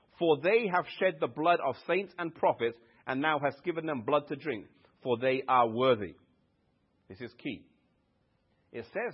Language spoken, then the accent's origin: English; England, United Kingdom; I grew up in England